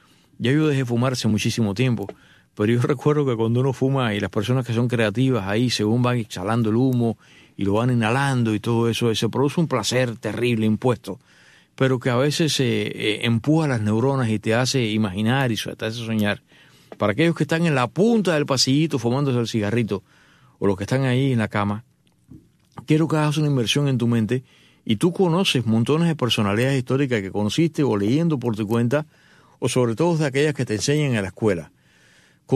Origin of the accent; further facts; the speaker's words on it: Cuba; acá nosotros que somos cubanos, ¿no?